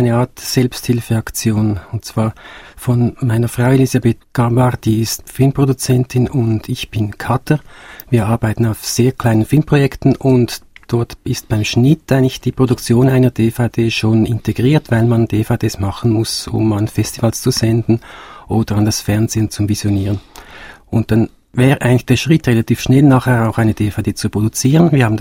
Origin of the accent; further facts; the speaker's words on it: Switzerland; weil wir ja selber auch Schweizer Filme machen, als Schweizer Filmemacher.